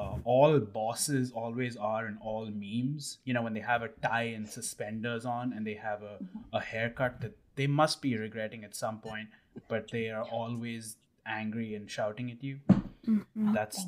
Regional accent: India; this is not an accent that I'm putting on. I am from India.

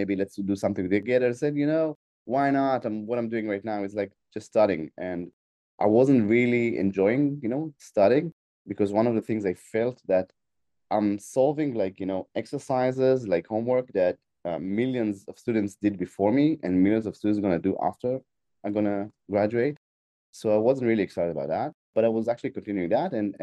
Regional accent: Israel; English is a second language; I'm based in Israel. I was born in Israel. I was raised in Israel.

